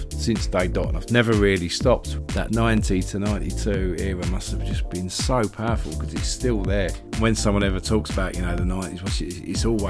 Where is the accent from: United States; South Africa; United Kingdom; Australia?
United Kingdom; Loughton, East of England; I like the fact that I grew up in Loughton. It was good, nice area.